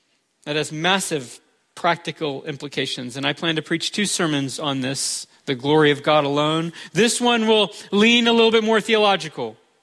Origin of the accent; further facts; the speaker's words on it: United States; As an American who enjoys the sweet benefits of freedom, I love this holiday.